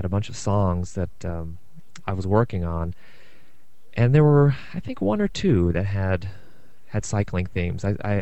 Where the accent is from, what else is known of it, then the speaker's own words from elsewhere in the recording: Athens, Ohio, United States; I was riding my bicycle in my hometown in Athens, Ohio